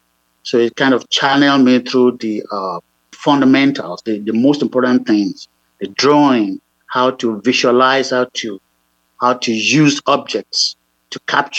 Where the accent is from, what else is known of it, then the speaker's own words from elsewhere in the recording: Okeho, Oyo, Nigeria; I'm from Nigeria, which is West Africa. It is the southwest of Nigeria. It's a very little town called Okeho. It's in the province of the old western region. Of course, now it's called Oyo State. So I'm from the southwest of Nigeria. I grew up in Okeho.